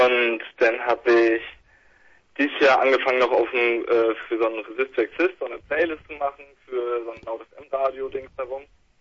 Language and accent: German; Mecklenburg-Vorpommern, Germany; Genau, ich bin aus der Nähe von Schwerin auf so einem kleinen Dorf aufgewachsen